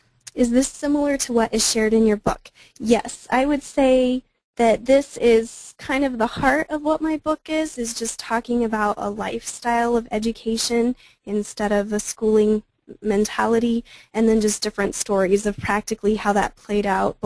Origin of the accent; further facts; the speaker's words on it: South Dakota, United States; born there; also born or lived in Germany; now in Kansas, United States; I am a military brat. I didn't move nearly as much as a lot of people did. I was born in South Dakota and then lived in Germany and then here in Kansas.